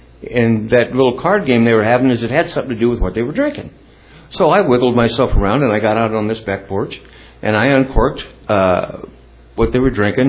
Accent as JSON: {"language": "English", "region": "Ohio", "country": "United States", "said": "I come from a big family, and we're all from Ohio, and a little farming community, and lived on a couple hundred acres"}